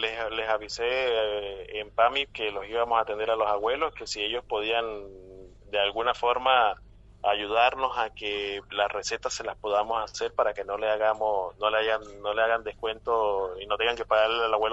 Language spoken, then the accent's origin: Spanish; Barranquilla, Atlántico, Colombia; moved away as an adult; now in Argentina; Sí, yo soy de Colombia. Vivo de la ciudad de Barranquilla. Llegué a Argentina hace 14 años. Me gradué de médico en Colombia y en Argentina logré hacer mi especialidad.